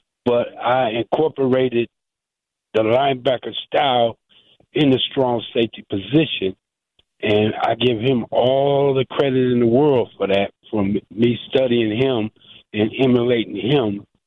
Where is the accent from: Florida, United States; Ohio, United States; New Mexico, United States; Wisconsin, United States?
Wisconsin, United States; I grew up in Wisconsin. So how did I gravitate to this guy?